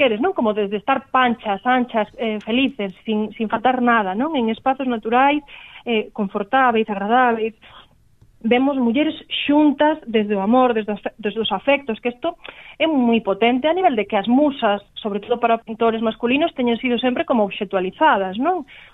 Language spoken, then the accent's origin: Galician; Galicia, Spain; sobre todo pois na miña zona que eu son do Barbanza, ali temos moitísimas casas con escudos de cereas